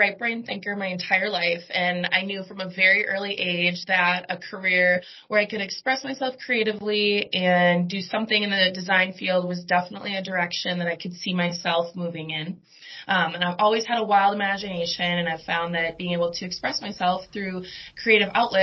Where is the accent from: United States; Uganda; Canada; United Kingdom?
United States; St. Paul, Minnesota; and I'm originally from St. Paul, so a local hometown girl